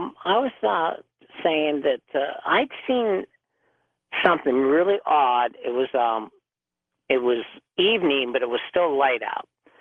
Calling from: Erie, Pennsylvania, United States; Erie, Pennsylvania.

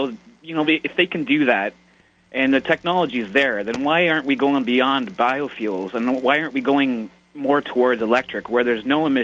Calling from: Ontario, Canada; I'm calling from Ontario, Canada.

